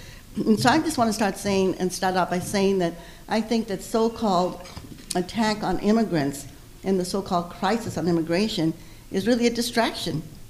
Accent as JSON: {"language": "English", "town": "Stockton", "region": "California", "country": "United States", "tie": "born or raised there", "said": "In my town where I grew up in Stockton, California, we had a lot of the World War II prisoners from Germany and Italy"}